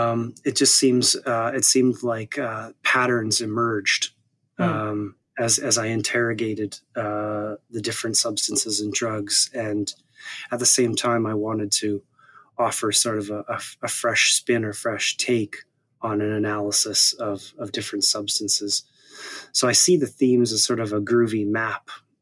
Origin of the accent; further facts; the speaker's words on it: Saskatoon, Saskatchewan, Canada; The city's called Saskatoon in the province of Saskatchewan. I dare you to say that fast.